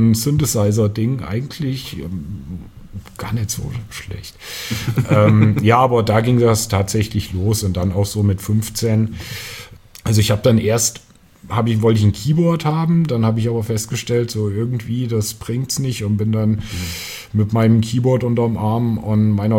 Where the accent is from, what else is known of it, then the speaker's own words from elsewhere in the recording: Fulda, Hesse, Germany; born there; Ich bin in Fulda